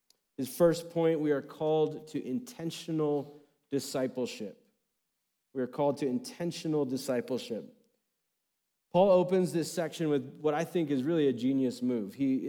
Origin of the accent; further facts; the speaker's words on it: United States; I think maybe for some of us as proud Americans, we can relate. Like we love being an American